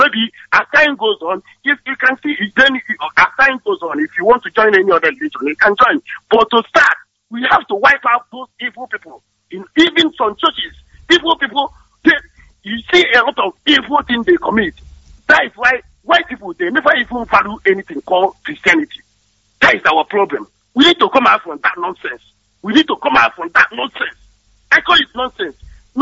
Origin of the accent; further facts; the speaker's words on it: Orere, Anambra, Nigeria; from Orere, Agua Taluku Government in Biafra Land.